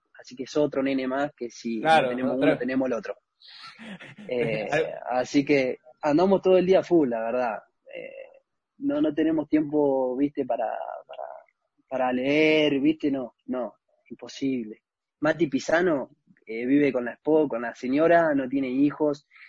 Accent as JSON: {"language": "Spanish", "country": "Uruguay", "said": "Pero viste, como todo uruguayo se la rebusca y hace hasta lo imposible para conseguir un kilo de yerba."}